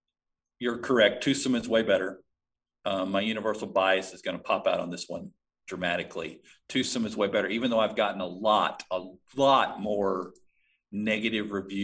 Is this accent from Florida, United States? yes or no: no; Arkansas, United States; also born or lived in Southern US; And if my accent doesn't come out often enough, I am from Arkansas. I've lived much of my life in the South.